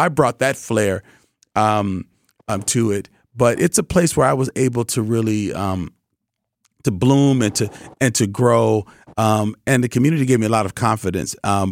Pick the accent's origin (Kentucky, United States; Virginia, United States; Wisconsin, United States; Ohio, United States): Wisconsin, United States; Madison; And so I grew up in Madison.